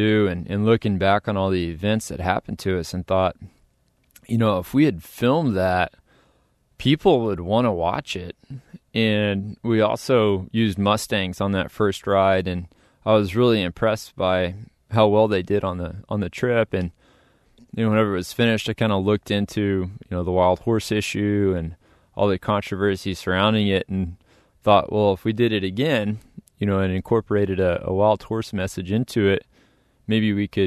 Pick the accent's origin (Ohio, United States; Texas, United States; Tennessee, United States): Texas, United States; I'm from Texas, and in Texas we don't really have a lot of access. It's about 96% private land.